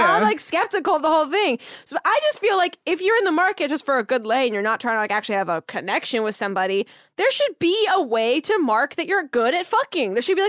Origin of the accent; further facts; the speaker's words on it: Seattle, Washington, United States; I'm from Seattle, guys. It checks out.